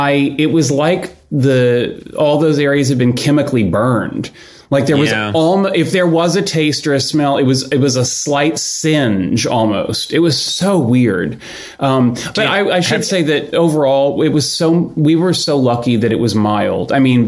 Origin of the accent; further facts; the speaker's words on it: Houston, Texas, United States; moved away as an adult; I grew up in Houston.